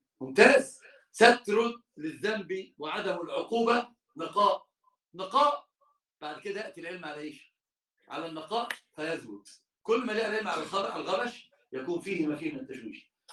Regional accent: Egypt

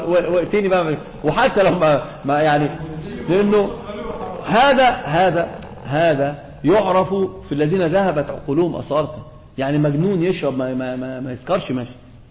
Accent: Egypt; احنا عندنا في مصر في شيء آخر بيذهب العقل

